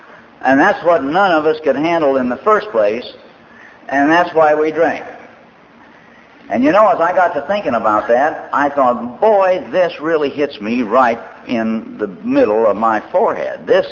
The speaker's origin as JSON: {"language": "English", "town": "Lawrence", "region": "Kansas", "country": "United States", "said": "Betsy and I are both Kansans. She comes from Salina, and I come from Lawrence in Kansas City."}